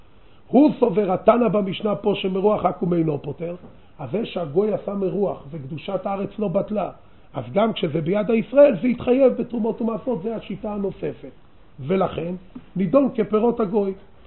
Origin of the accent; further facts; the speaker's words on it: Jerusalem, Jerusalem District, Israel; אנחנו ירושלמים.